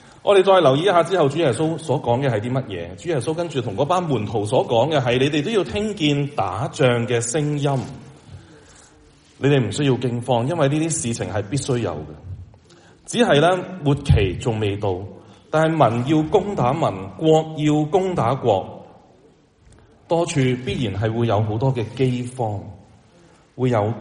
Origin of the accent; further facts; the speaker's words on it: China; 在新年我们中国人的新年刚刚开始新一年的时候